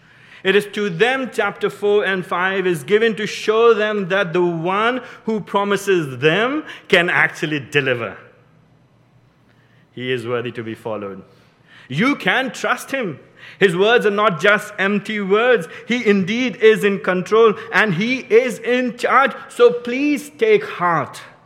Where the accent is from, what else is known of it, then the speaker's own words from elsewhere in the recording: India; and I'm Indian. I like to say the things over and over again.